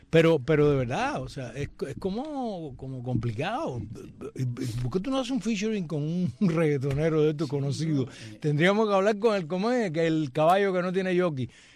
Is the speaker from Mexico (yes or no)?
no; Cuba; Sí, somos cubanos